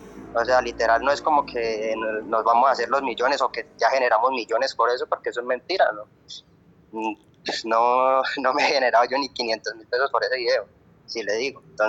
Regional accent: Bucaramanga, Santander, Colombia; Yo también soy de acá de Bucaramanga.

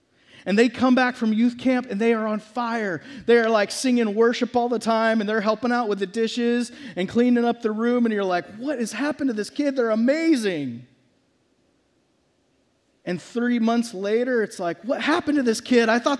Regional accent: Texas, United States; Now, I grew up in Texas, and we were in Dallas-Fort Worth

